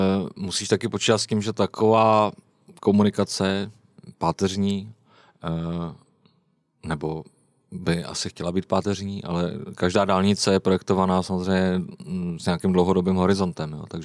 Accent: Prague, Czechia; Já jsem z Prahy.

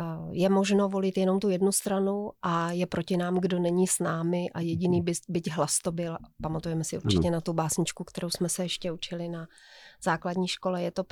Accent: Ostrava, Moravian-Silesian Region, Czechia; tak jsem trochu zadoufala, že řekneš, že my dva jsme ti chachaři z Ostravy, proto to vidíme tak jako trochu jinak

